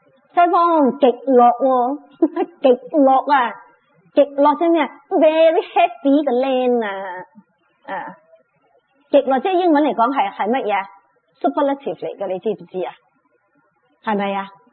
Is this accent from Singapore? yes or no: yes; Singapore; 我记得我哋啲福建人啊，我哋新加坡好多福建潮州人嘅